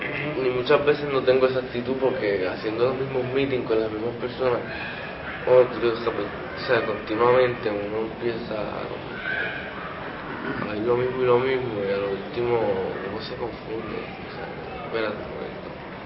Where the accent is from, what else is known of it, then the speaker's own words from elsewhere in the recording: Puerto Rico; now in United States; yo crecí en Puerto Rico, tú sabes, esa es mi tierra, y ahí es que yo conozco, y ahí es que está mi familia